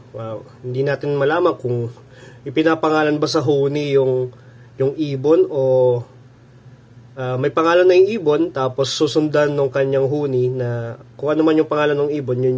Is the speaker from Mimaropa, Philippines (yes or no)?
yes; Mimaropa, Philippines; So ako po ay taga Marinduque, no?